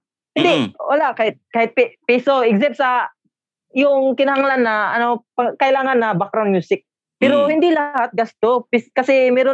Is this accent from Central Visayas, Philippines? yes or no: yes; Mandaue, Central Visayas, Philippines; Cebu. Cebu province, sa Mandawi City po.